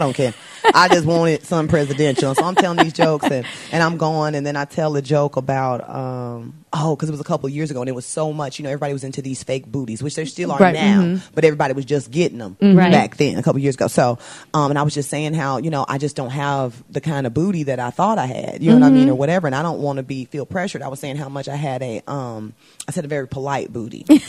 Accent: Chicago, Illinois, United States; we're both from Chicago.

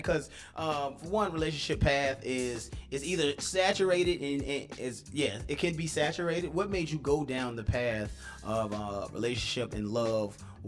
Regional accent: Virginia, United States; I'm from Virginia, so I'm excited about that.

